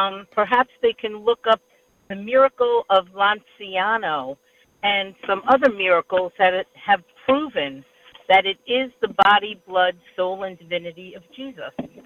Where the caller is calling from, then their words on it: New Jersey, United States; I'm calling from the Jersey Shore.